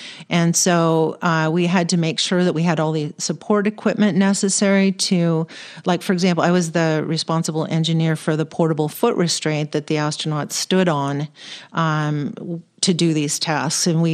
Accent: Pacific Northwest, United States; But while I was growing up in the Pacific Northwest, my dad had a telescope

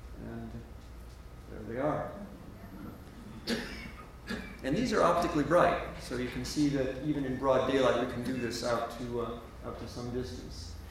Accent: Los Alamos, New Mexico, United States; there was a huge wildfire in my hometown, Los Alamos.

